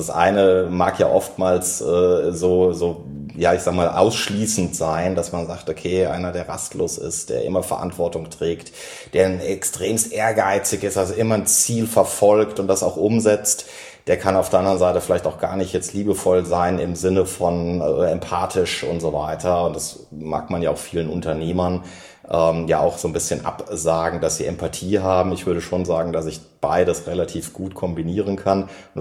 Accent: Heidelberg, Baden-Württemberg, Germany; ich komme aus Heidelberg ursprünglich und kenne den Kraichgau eigentlich wie meine Westentasche.

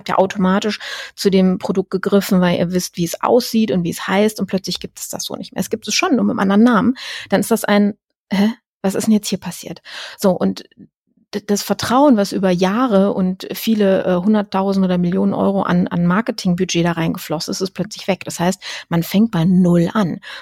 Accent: Düsseldorf, North Rhine-Westphalia, Germany; Ich komme ja aus Düsseldorf

